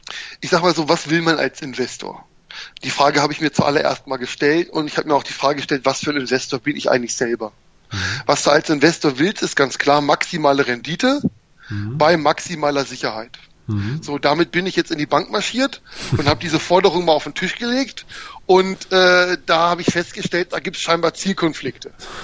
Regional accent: Göttingen, Lower Saxony, Germany; moved away as an adult; now in Nuremberg, Germany; ich komme eigentlich aus Niedersachsen, aus Göttingen und bin dann damals nach dem Abi, wie das so üblich ist, um Flücke zu werden, nach Nürnberg gezogen und habe hier an der Uni studiert.

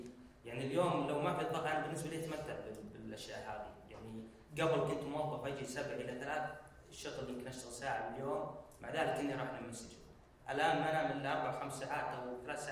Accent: Saudi Arabia; ما كان في الا انا واحد سعودي

